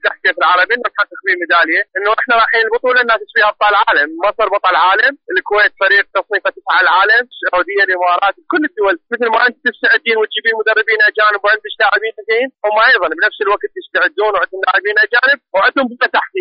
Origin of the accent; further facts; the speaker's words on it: Iraq; عندنا بالعراق